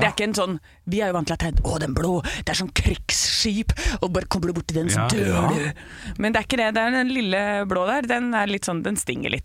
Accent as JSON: {"language": "Norwegian", "region": "Innlandet", "country": "Norway", "tie": "born or raised there", "said": "Jeg er en innlandsjente, jeg har vokst opp ved Mjøsa"}